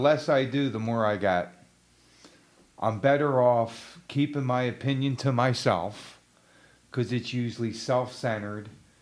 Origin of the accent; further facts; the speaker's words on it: Philadelphia, Pennsylvania, United States; I mean, I'm homegrown Philadelphian.